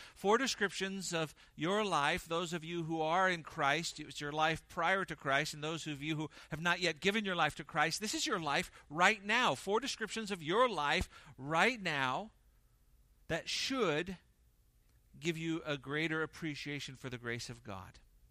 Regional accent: Seal Beach, California, United States; When I was growing up, I grew up a couple hours south of here. I grew up in Orange County, a little town called Seal Beach.

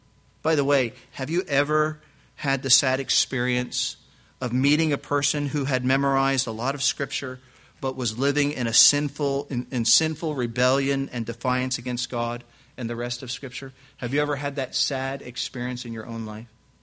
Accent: New Jersey, United States; now in England; British friends tell me as an American I'm a bit brash, particularly since I'm from New Jersey.

